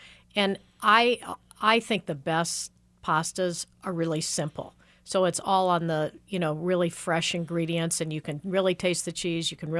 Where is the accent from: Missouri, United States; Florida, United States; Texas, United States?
Missouri, United States; St. Louis; moved away as an adult; I'm from St. Louis, where there is a large Italian population, and I used to eat on the hill all the time. And when I first moved here over 30 years ago, I could not find really fine, thin veal that wasn't tough.